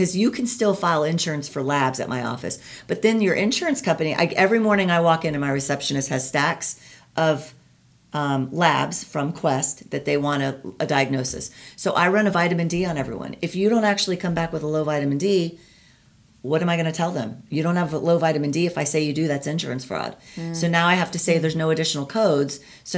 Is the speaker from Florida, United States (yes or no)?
yes; Florida, United States; And I'm from Florida. I've been here about a decade, but we have these there too.